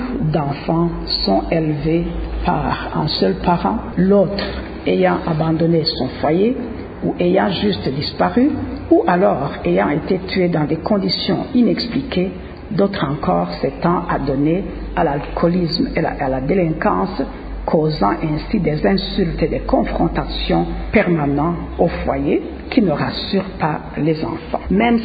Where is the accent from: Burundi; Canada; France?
Burundi; Chez nous au Burundi, si on regarde les moments difficiles qu'a traversé le pays